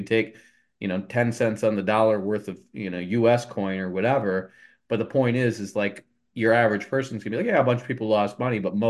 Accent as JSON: {"language": "English", "town": "Grand Rapids", "region": "Michigan", "country": "United States", "tie": "born or raised there", "said": "so I grew up in Grand Rapids. There's a lot of Christian bookstores there"}